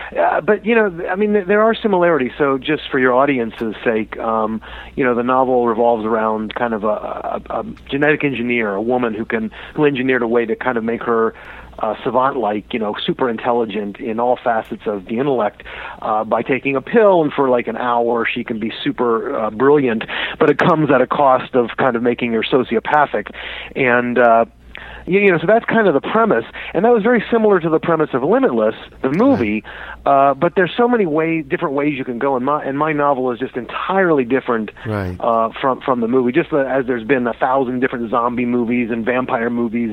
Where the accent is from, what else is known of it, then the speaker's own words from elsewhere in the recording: Cincinnati, Ohio, United States; now in San Diego, United States; No, I grew up in Cincinnati, Ohio, believe it or not. And then I got tired of the cold.